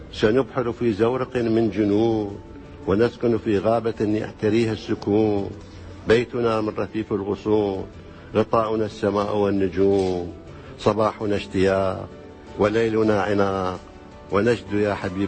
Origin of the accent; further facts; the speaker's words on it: Southern Iraq, Iraq; born there; also born or lived in Baghdad; أنا مواليد 1936، ولدت في الجنوب، معانيت ومعانيت ثم ارتحلت إلى بغداد وعشت فيها أكثر من نصف قرن،